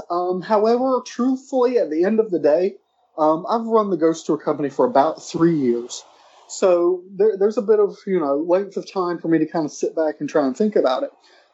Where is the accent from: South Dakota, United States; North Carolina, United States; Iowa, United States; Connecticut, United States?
North Carolina, United States; Waxhaw; that one ghost tour in my hometown of Waxhaw, North Carolina, grew to 50 all over North and South Carolina.